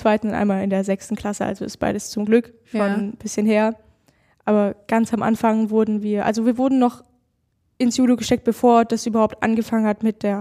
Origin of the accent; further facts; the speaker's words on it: Backnang, Baden-Württemberg, Germany; alle diese Sportler kommen aus Backnang, aus meiner Heimatstadt.